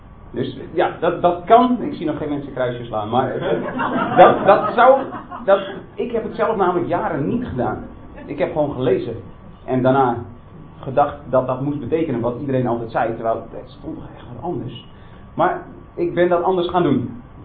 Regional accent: Dokkum, Friesland, Netherlands; ik kom uit Dokkum, Friesland.

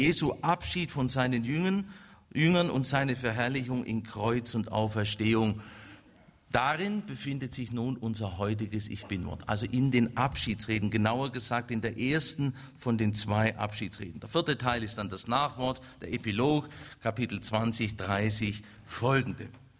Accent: Baden-Württemberg, Germany; ich bin ja Schwabe und ein bisschen haben sie auch Schwäbisches abbekommen.

